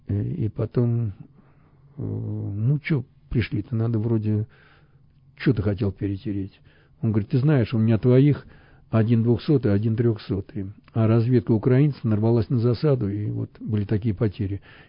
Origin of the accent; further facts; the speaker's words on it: Moscow, Russia; born there; Ну, я родился в Москве давным-давно. Еще в Советском Союзе.